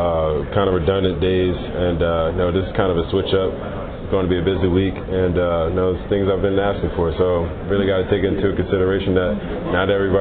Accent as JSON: {"language": "English", "region": "New Jersey", "country": "United States", "tie": "born or raised there", "said": "growing up in New Jersey, you know, it's definitely been a prominent area to be a part of, and, you know, get back to the community when I can, visit"}